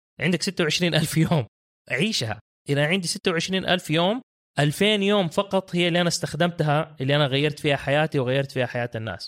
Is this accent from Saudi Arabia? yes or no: yes; Jeddah, Makkah Province, Saudi Arabia; also born or lived in California; طالما بدأت بالمواليد، انا مواليد كاليفورنيا من مكة وساكن في جدة اغلب عمري.